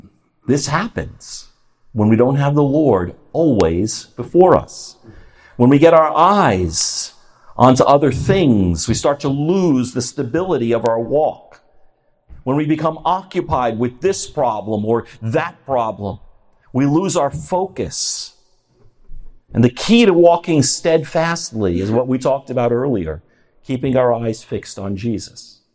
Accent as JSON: {"language": "English", "town": "New York City", "region": "New York", "country": "United States", "tie": "born or raised there", "said": "Sorry for you guys from the Bronx, but I grew up in Queens."}